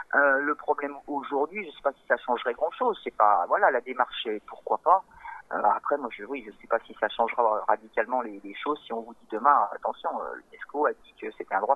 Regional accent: Nevers, Bourgogne-Franche-Comté, France; c'est parti de Nevers parce que je suis de Nevers et que je connais un peu la ville

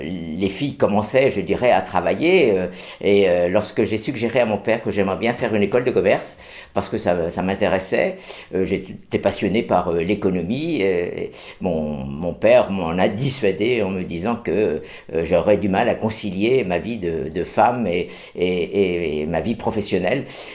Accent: Auxerre, Bourgogne-Franche-Comté, France; je suis né à Auxerre, j'ai quitté la ville pour poursuivre mes études à Paris, et puis je suis revenu car je me suis marié, et j'y ai eu mes enfants, et toute ma carrière s'est déroulée à Auxerre.

